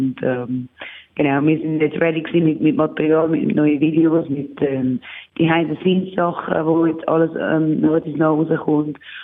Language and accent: German; Switzerland; dass ich auch jetzt als Schweizerin dann akzeptiert bin